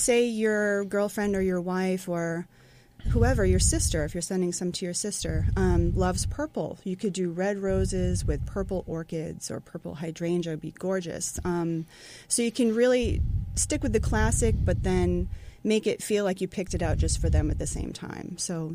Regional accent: Newburyport, Massachusetts, United States; now in Portsmouth, United States; Yeah, I'm from Newburyport, Portsmouth is like a bigger Newburyport.

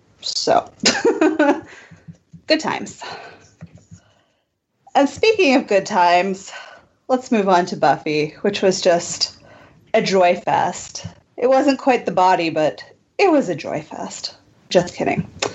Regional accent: Atlanta, Georgia, United States; Obviously, I'm from Atlanta, so I'm a Braves fan

